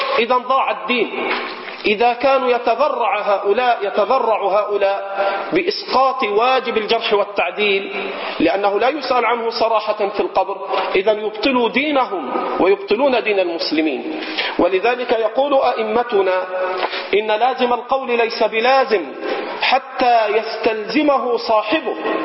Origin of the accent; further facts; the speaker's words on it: Egypt; على لهجتنا في مصر